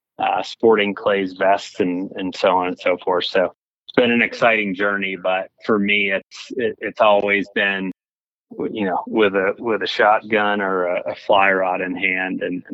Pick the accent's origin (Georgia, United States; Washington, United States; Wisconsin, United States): Georgia, United States; Atlanta; Originally, I'm from Georgia, Atlanta, where I grew up hunting, fishing, camping, hiking, clays.